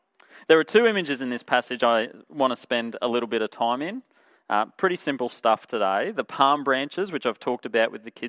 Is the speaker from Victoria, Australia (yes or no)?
no; Toowoomba, Queensland, Australia; now in Emerald, Australia; there was a flood in Toowoomba, my hometown